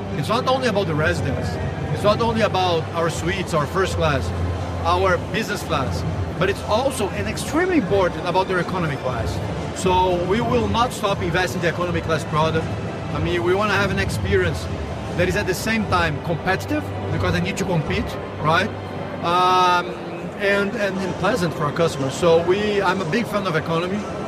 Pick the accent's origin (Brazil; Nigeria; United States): Brazil; I'm very fond of the project because it's in my hometown where I grew up.